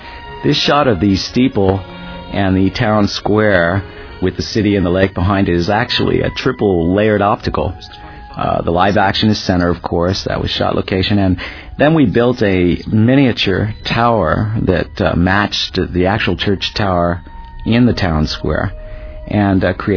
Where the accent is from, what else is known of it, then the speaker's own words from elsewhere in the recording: Rochester, New York, United States; I grew up in Rochester, New York, and was an avid lover of movies when I was a kid.